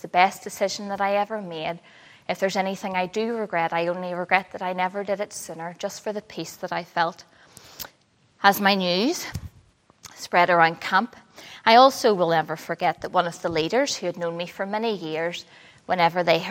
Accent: Belfast, Northern Ireland, United Kingdom; I grew up in East Belfast. My younger sister Sarah and I were sent along faithfully to church every week.

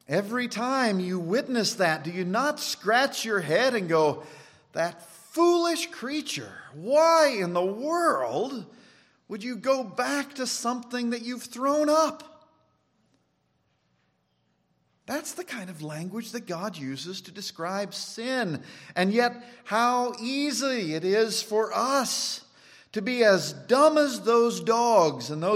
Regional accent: United States; It certainly isn't how we were raised here in America, to be independent, to be individualistic, to be self-determinate.

